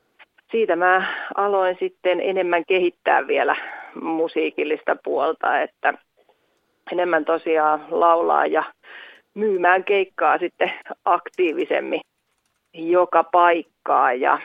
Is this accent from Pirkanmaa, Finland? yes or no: yes; Tampere, Pirkanmaa, Finland; No tosiaan minä olen tamperelainen ihan alkuperäinen laulaja ja pianisti